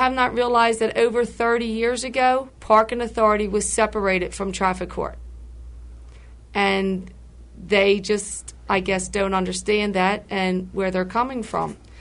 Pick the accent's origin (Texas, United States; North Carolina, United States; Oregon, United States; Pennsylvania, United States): Pennsylvania, United States; Philadelphia; I'm from Kensington, the 33rd Ward